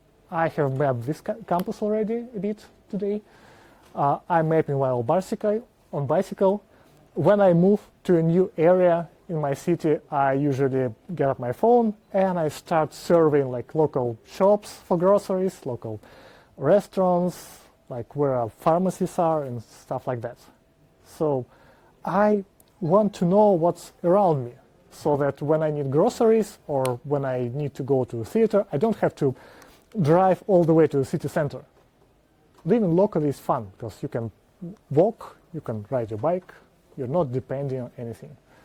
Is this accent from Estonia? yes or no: yes; Estonia; from Estonia.